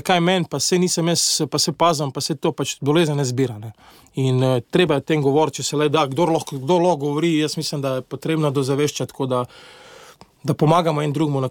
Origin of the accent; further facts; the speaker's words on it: Ljubljana, Central Slovenia, Slovenia; kot Ljubljančan mi je vedno v srcu